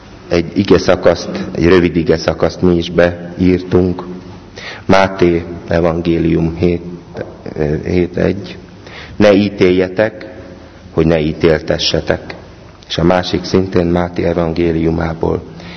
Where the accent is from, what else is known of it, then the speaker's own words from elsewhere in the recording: Budapest, Hungary; 46 éves. Budapesten születtem, ott is cseperedtem egy bensőséges, szeretettől átitatott családban.